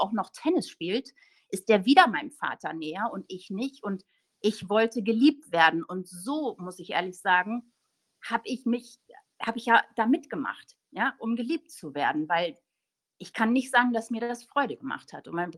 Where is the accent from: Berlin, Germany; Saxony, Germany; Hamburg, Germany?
Hamburg, Germany; born there; 1975 geboren. Ich bin die älteste von 3 Kindern. Meine Eltern sind Österreicher, Grazer. Und ich bin in Hamburg aber geboren.